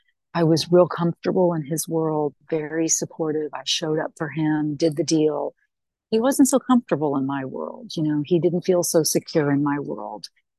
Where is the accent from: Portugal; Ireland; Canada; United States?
United States; he is Scottish, and I'm American